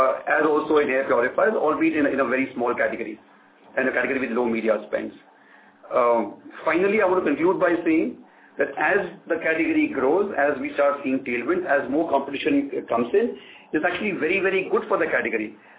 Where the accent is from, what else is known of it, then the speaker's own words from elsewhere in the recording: India; I think like a lot of people across the country, as Indian citizens, we were also heartbroken